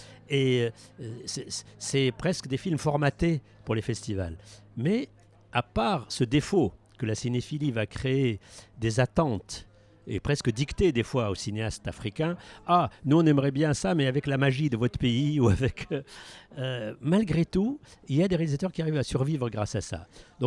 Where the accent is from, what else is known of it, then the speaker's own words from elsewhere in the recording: Tunisia; Moi, je suis tunisien.